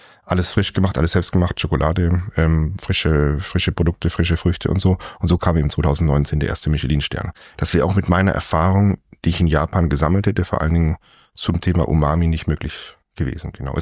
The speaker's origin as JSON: {"language": "German", "town": "Singen", "region": "Baden-Württemberg", "country": "Germany", "tie": "born or raised there", "said": "ich bin dann in Singen zur Schule gegangen, Singen am Hundwil."}